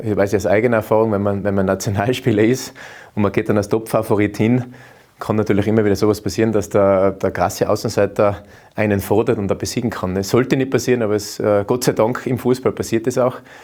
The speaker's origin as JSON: {"language": "German", "country": "Austria", "said": "Also das ist ja bei uns in Österreich modern."}